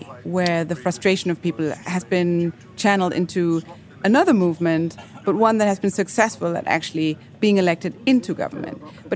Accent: Germany; my dad used to tell me when I was growing up in Germany.

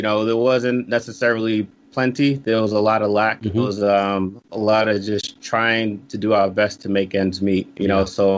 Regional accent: Bronx, New York, United States; born there; now in Brockton, United States; Originally born in the Bronx.

